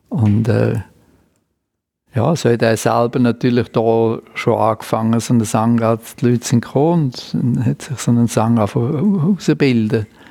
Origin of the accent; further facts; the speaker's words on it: Vienna, Austria; born there; accent: Viennese; Beide gebürtige Wiener, beide mit unser Englisch mit einem Wiener Akzent drin.